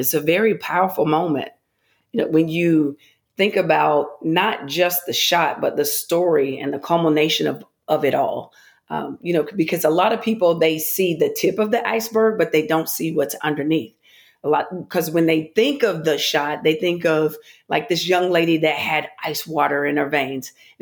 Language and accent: English; Shelby, North Carolina, United States; I had the honor of being able to speak back in my hometown in Shelby, North Carolina at Cleveland Community College.